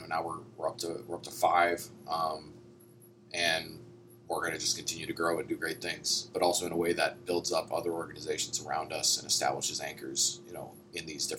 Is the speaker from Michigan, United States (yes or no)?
yes; Detroit, Michigan, United States; moved away as an adult; now in Carmel, United States; I mean, I grew up in Detroit, but I've lived in Carmel for, I don't know, 11 years now.